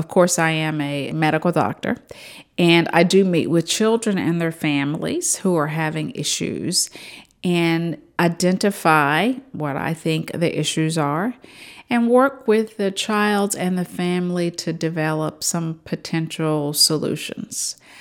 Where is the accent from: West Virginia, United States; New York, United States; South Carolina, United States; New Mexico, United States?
West Virginia, United States; Bluefield; now in Atlanta, United States; I am originally from Bluefield, West Virginia. That's Mercer County.